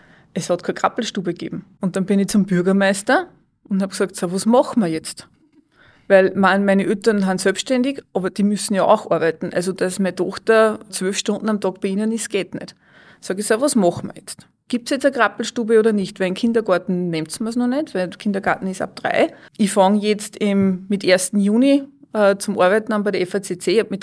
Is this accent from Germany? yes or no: no; Upper Austria, Austria; Ich komme aus dem Innviertel.